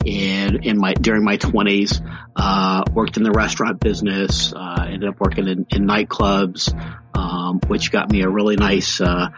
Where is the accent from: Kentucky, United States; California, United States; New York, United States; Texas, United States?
Kentucky, United States; Louisville; I grew up in Louisville, Kentucky, and spent a lot of time on my grandparents' farm in the summers.